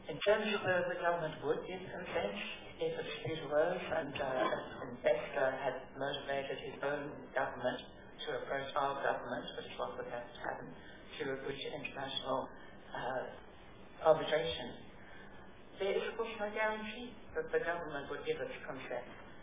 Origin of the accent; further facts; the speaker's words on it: South Africa; Much as a South African, it breaks my heart to think that people may not invest in this country out of these kinds of concerns.